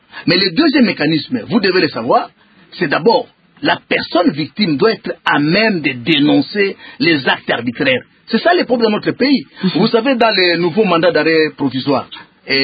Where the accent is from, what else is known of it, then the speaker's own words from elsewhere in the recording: Beni, North Kivu, DR Congo; Moi, je viens de Béni, j'étais à Béni.